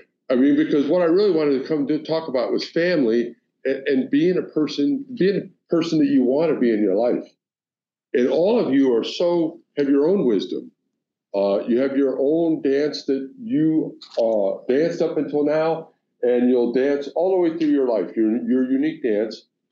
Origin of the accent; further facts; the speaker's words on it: Mississippi, United States; also born or lived in Midwest, United States; I was born in the Midwest. I grew up in the South, Mississippi.